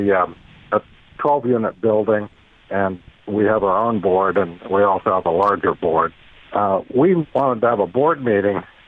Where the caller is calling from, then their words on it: Dublin, Ohio, United States; I'm in Ohio. I'm in Dublin, Ohio.